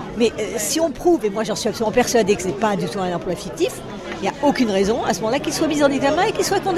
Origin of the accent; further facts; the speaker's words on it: Saint-Germain-en-Laye, Île-de-France, France; Saint-Germain-en-Laye.